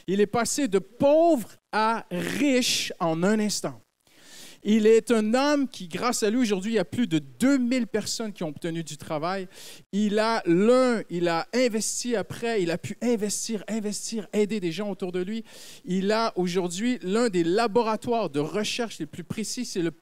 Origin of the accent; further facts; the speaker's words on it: Canada; Saviez-vous qu'il y a dans mon pays d'origine au Canada un homme qui, en un jour, a affecté le PIB de toute la nation?